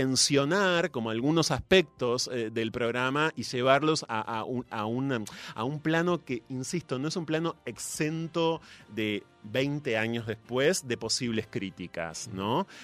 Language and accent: Spanish; Ensenada, Buenos Aires Province, Argentina; Yo pasé buena parte de mi infancia mirando Yo me quiero casar y usted en mi ciudad natal, en Ensenada.